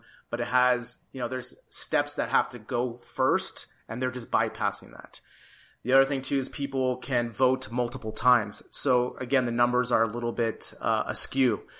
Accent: United States; now in Spain; because, you know, I'm an American and I, you know, what's going on there is just crazy as well.

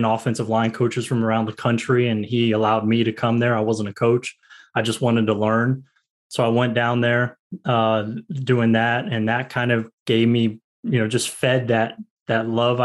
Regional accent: Florida, United States; and I grew up in Florida. So high school football there is pretty big.

